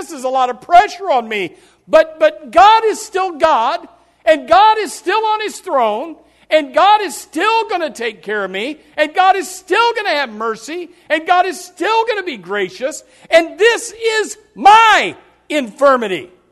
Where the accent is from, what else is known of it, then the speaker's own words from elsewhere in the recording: United States; I can see, I can hear, I can walk, I can come to church, I'm an American.